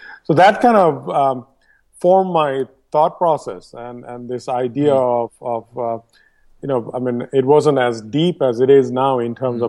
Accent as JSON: {"language": "English", "country": "Bangladesh", "tie": "born or raised there", "second_language": "English", "said": "So I was born in Bangladesh, and I was brought up in Bangladesh. Fortunately, I went to this great school called St. Joseph, which was a missionary school in Dhaka, Bangladesh."}